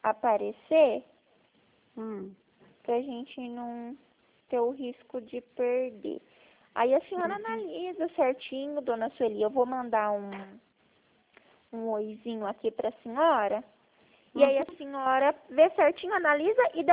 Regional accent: Maringá, Paraná, Brazil; sou de Maringá

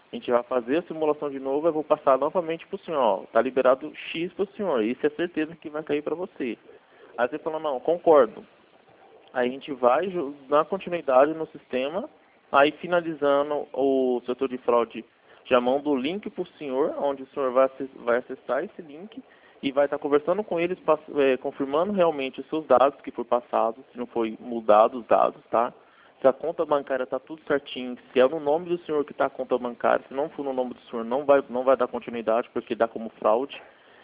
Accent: Franco da Rocha, São Paulo, Brazil; A gente é de São Paulo, eu sou daqui de Franco da Rocha.

